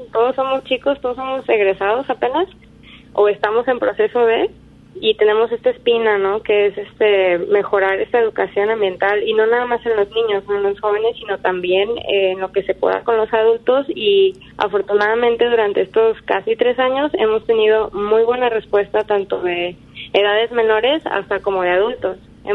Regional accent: Puerto Vallarta, Jalisco, Mexico; De aquí, de Puerto Vallarta.

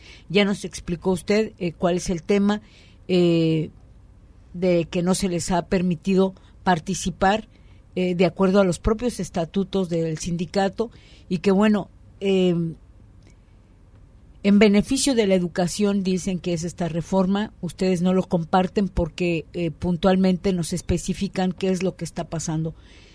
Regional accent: Mexico

